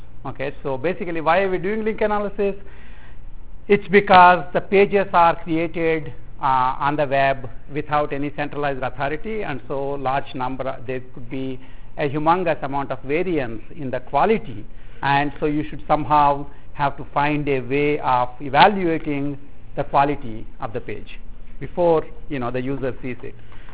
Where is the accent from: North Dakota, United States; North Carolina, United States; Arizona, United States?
Arizona, United States; accent: Arizona; So I have to speak in my Arizona accent, so you just have to deal with it.